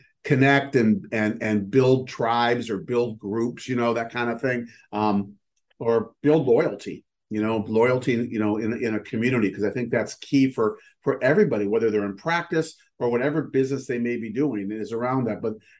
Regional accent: Michigan, United States; Today, I have a good friend, a fellow Michigander, because we're both from Michigan.

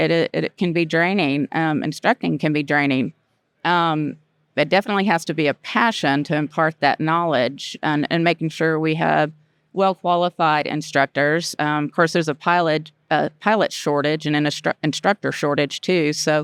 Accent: United States; So I'm an American. I love aviation. I love flying. It's in my family.

